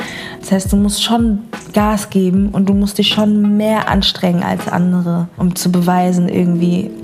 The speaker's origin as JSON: {"language": "German", "town": "Frankfurt", "region": "Hesse", "country": "Germany", "said": "ich komme aus Frankfurt. Meine Mama ist aus Ghana und mein Vater ist armenischer Libanese."}